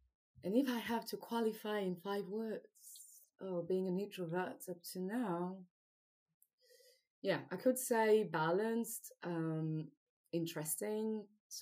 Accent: Martinique; English is a second language; in Martinique specifically, because I grew up in Martinique, it's not a good thing to be shy.

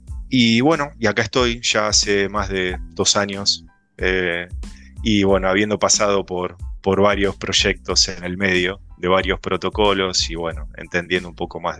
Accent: Trelew, Chubut, Argentina; also born or lived in La Plata; yo soy de Trelew, nací en Chubut. Bueno, más o menos un poco de background. Soy chubutense que se fue a estudiar a La Plata, informática.

